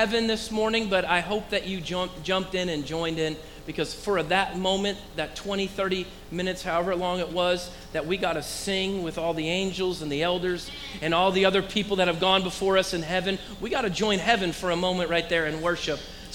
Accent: Oregon, United States; also born or lived in Eugene, Oregon; Some of you don't know, but I was born and raised in Oregon. I was born in Eugene, raised outside of Portland.

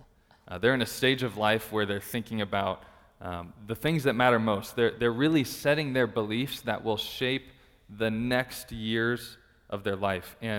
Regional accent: Arizona, United States; I grew up in the East Valley

